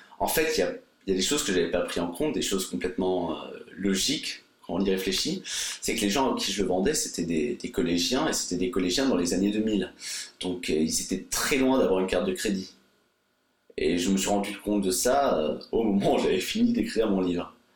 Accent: Brittany, France; also born or lived in Germany; j'ai grandi en Bretagne. J'ai fait tout mon collège en Bretagne. Et en seconde, je suis parti un an chez mon père en Allemagne pour faire la seconde en Allemagne pour améliorer mon allemand

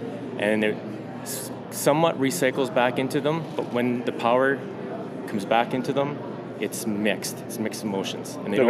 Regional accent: Canada; I'm Canadian. It's in my DNA. It's how I was raised.

